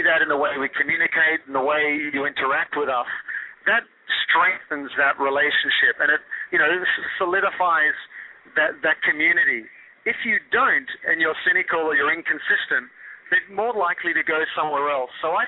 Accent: Australia; moved away as an adult; now in United States; being Australian and then working in London for a long time, working on European clients, and now 12 years in the States. And my mother's Hungarian, my father's Australian, my wife is Egyptian, and my daughters are American.

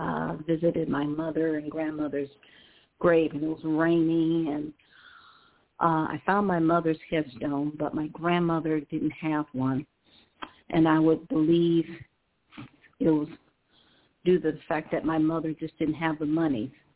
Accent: Cleveland, Ohio, United States; Hi, I'm from Cleveland, Ohio.

